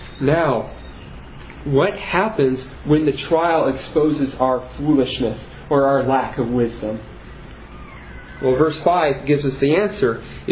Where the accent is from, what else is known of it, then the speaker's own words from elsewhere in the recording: Nebraska, United States; I came from Nebraska. I should know this. I see cattle on a thousand hills all the time.